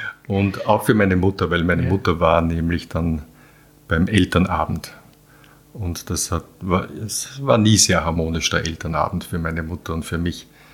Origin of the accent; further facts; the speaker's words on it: Vienna, Austria; Also ich bin geboren in Wien, ich bin in die Schule und bin immer in Wien groß geworden, aber Wochenende und Ferien war immer Landwirtschaft.